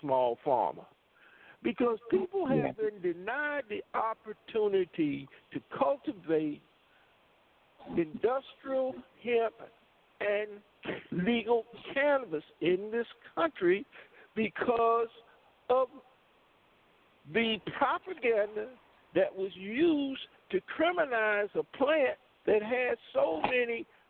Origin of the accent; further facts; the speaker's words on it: Dillon, South Carolina, United States; I grew up right near Myrtle Beach, South Carolina. I come from a small town called Dillon, South Carolina. So I grew up in the fields